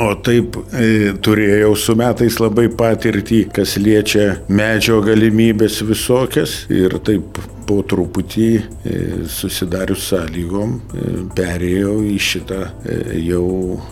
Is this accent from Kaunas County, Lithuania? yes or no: yes; Prienai, Kaunas County, Lithuania; gimiau vidury beveik Lietuvos prie senelio Nemuno, Vingio didelio Prienuose ir vaikystė praėjo ant Prienų kalvų, nes miestelis yra Dauboj, vasarą prie Nemuno visą dieną, vakare stadione